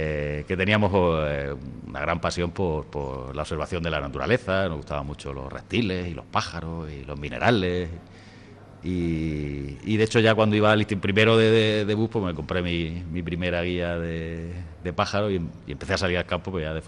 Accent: Orihuela, Valencian Community, Spain; now in Murcia, Spain; Yo soy de Orihuela, sí. Aunque vivo en Murcia, pero vamos, soy de Orihuela.

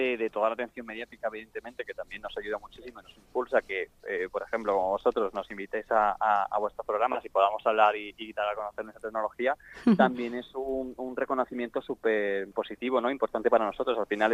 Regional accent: Spain; somos los únicos españoles galardonados

